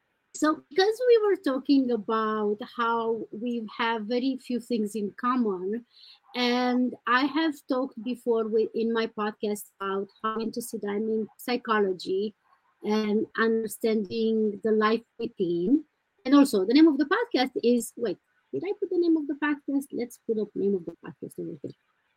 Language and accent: English; Transylvania, Romania; as we are both born and raised in Transylvania, but lived in so many different countries